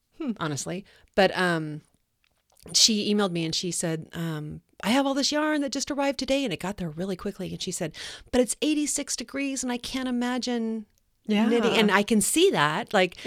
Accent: Kodiak, Alaska, United States; And I just, I saw in the news yesterday that my hometown of Kodiak, Alaska was 86 degrees yesterday.

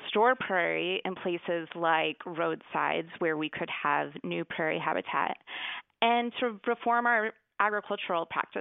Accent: Illinois, United States; I'm actually from Western Illinois, from a pretty rural area, but I've never seen a prairie chicken.

